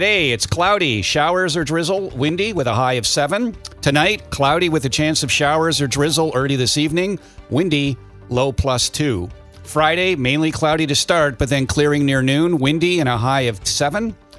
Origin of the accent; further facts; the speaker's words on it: Kingston, Ontario, Canada; I'm a guy from Ontario, after all, born in Kingston